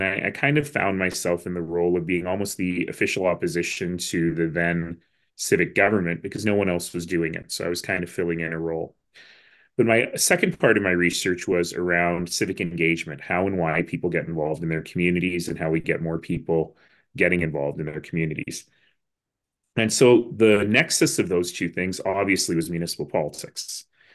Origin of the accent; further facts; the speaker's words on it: Calgary, Alberta, Canada; the kid growing up in Marlboro who went to the University of Calgary, who no longer had one bus that would take him all the way there.